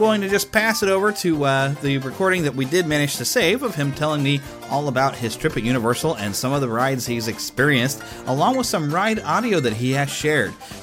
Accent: Kansas City, Missouri, United States; we're going to talk about Walt Disney's history actually in my hometown of Kansas City

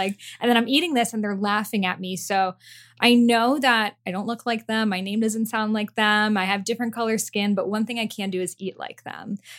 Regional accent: Boston, Massachusetts, United States; English is a second language; We were just talking about how I grew up in Boston, very like

